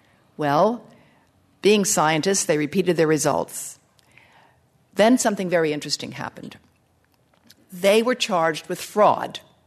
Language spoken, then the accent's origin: English; United States; being American, I confess to a certain belief that our country is the best and the greatest in everything.